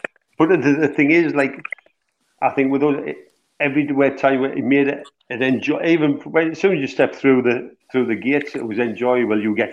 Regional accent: Sunderland, North East England, United Kingdom; I'm from Sunderland originally, yeah.

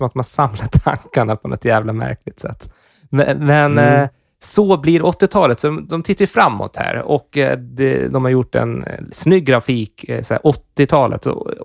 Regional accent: Gotland, Sweden; på Gotland där jag kommer ifrån heller

